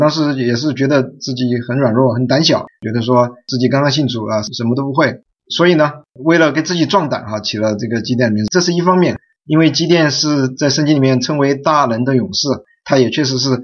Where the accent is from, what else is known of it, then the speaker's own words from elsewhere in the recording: South China, China; 我是南方人，可能发不好哈